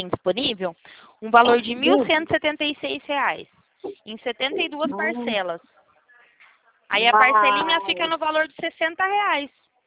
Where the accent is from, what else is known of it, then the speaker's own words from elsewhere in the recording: Limeira, São Paulo, Brazil; Eu sou aqui de Limeira, a senhora conhece?